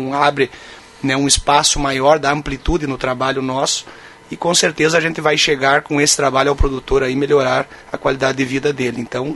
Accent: Lagoa Vermelha, Rio Grande do Sul, Brazil; depois retornei à minha terra natal. Então hoje, dos meus 21 anos, né, de trabalho, eu tenho praticamente mais da metade deles fora de Lagoa Vermelha, né?

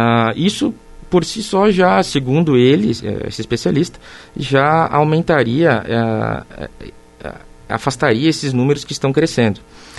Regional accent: Nova Prata, Rio Grande do Sul, Brazil; now in Lagoa Vermelha, Brazil; tem amigos de longa data e novos que fiz quando retornei aqui, né? Uma cidade que eu sou de Nova Prata

